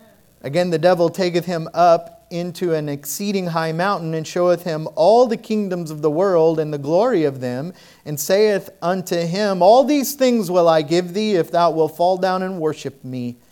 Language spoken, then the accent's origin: English; Arizona, United States; Oh man, I'm getting cold now. I'm from Arizona.